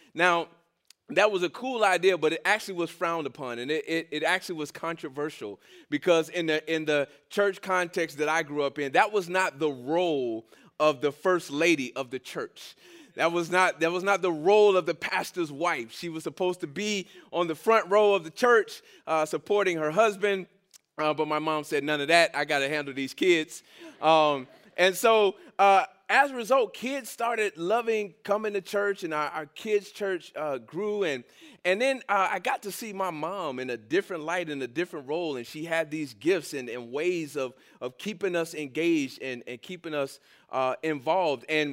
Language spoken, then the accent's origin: English; Miami, Florida, United States; a church that was about a few miles south of where I grew up in Miami